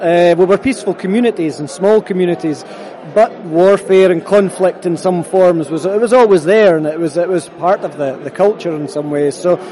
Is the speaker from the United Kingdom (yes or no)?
yes; Scotland, United Kingdom; now in United States; I come from Scotland.